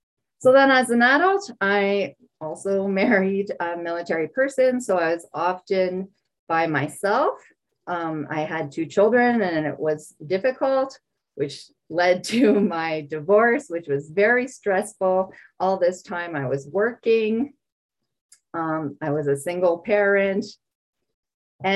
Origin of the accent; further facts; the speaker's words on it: Quebec, Canada; first language French; English is a second language; I'm an English language learner. I told you before that I was born in Quebec. I was born to French parents that didn't speak any English at all. I only spoke French at home. My grandparents were French. All our friends were French.